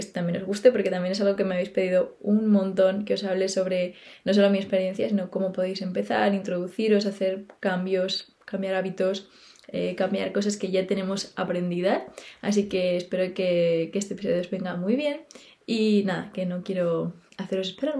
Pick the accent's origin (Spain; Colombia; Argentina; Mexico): Spain; Málaga, Andalusia; yo, aunque no nací en Málaga, sí que me he criado aquí, así que pues he aprovechado y me he venido a mi casa, casa de mi madre